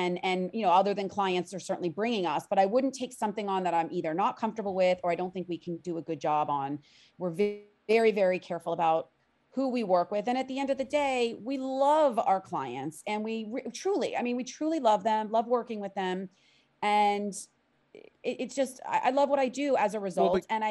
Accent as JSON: {"language": "English", "town": "Miami", "region": "Florida", "country": "United States", "tie": "born or raised there", "said": "I'm a born and raised native of South Florida, of Miami."}